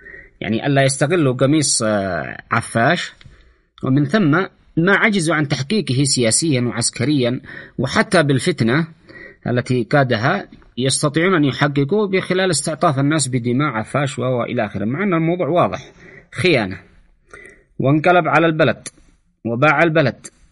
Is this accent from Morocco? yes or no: no; Yemen; أما نحن كشعب يمني نحن متوحدين ضد العدوان